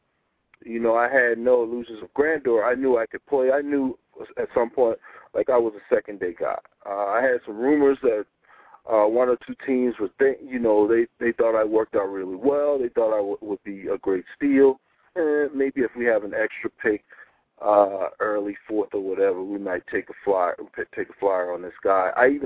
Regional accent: South Carolina, United States; And I'm from South Carolina.

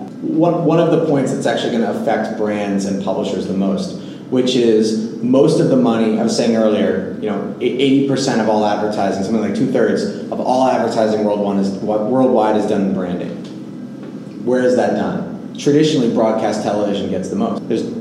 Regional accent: New York, United States; but I, as a New Yorker, avoid it.

